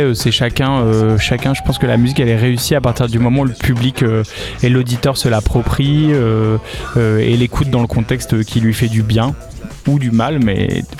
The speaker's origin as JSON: {"language": "French", "country": "France", "said": "en tant que Français, on est tous mélancoliques et romantiques."}